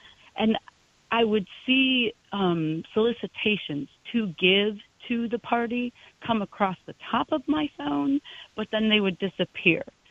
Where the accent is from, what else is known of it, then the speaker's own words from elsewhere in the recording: Wisconsin, United States; And then I grew up in Wisconsin, and there is not a systemic racism problem, but a systemic problem depending on government.